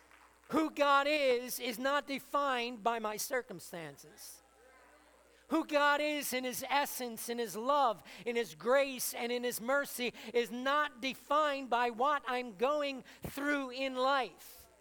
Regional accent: Camden, New Jersey, United States; I grew up in Camden, and believe it or not, in those small little yards, my Italian neighbors all had grapevines because they would make their own homemade wine.

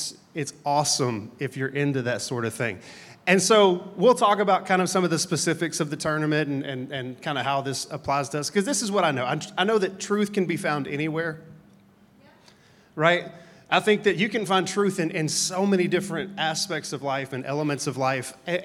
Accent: United States; hey, look, we are American, and this is where we, you know, we live. This is our culture.

